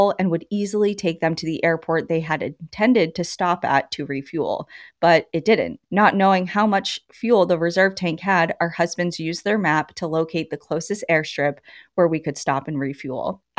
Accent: Silicon Valley, California, United States; I'm from Silicon Valley and had never laid eyes on anything like it.

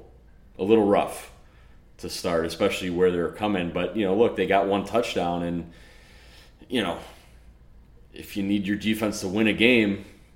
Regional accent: Chicago, Illinois, United States; from Chicago, Illinois.

